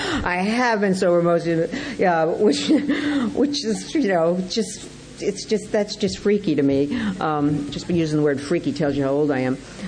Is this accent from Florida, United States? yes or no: no; Rhode Island, United States; But I grew up in Rhode Island, from Irish, Polish, English, Roman Catholic family